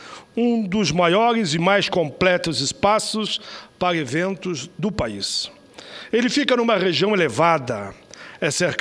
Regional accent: Caxias do Sul, Rio Grande do Sul, Brazil; Caxias do Sul é a minha cidade natal.

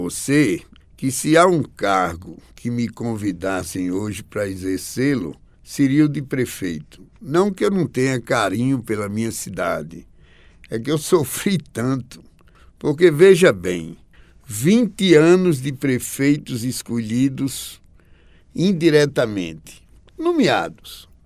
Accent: Natal, Rio Grande do Norte, Brazil; born there; Olha, eu nasci em Natal e a minha família é uma família oriunda de Angicos, que é um município do interior do Rio Grande do Norte.

